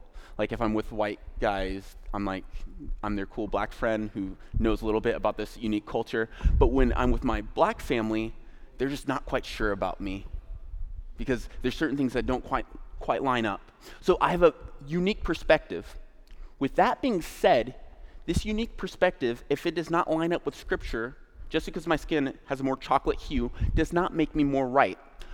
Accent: Chicago, Illinois, United States; I was born in Southside, Chicago. I spent the first 9 years of my life in foster care.

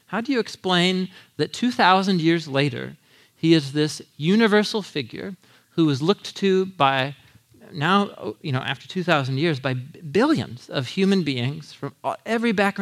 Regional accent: United States; And the first thing that strikes you, at least as an American, for me coming

